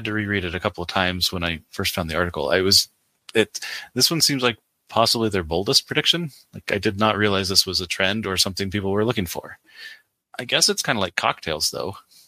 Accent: Ohio, United States; I grew up in Ohio and kids are allowed to sit at the bar and everything

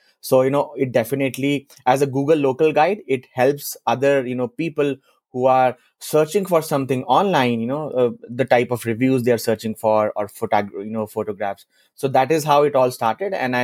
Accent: Delhi, India; English is a second language; also born or lived in Germany; I was born and brought up in Delhi. You know, have spent I think most of my time in Delhi with my parents, and then obviously I moved to different you know cities to work. I moved to Germany to do my master.

